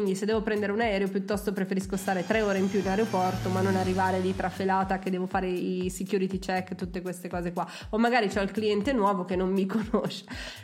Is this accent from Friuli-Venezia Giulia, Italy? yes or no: no; Milan, Lombardy, Italy; sono una milanese anomala e atipica